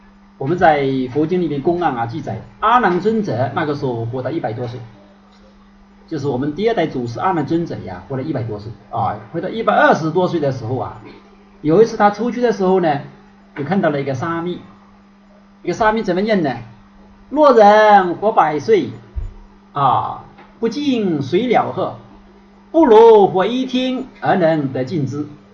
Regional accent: China; 我们中国人比较少

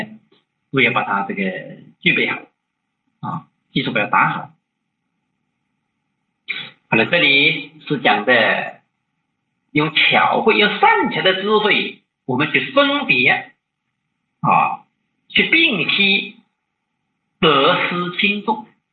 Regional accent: China; 我们中国人特别喜欢讲这个相生相克，特别喜欢讲阴阳

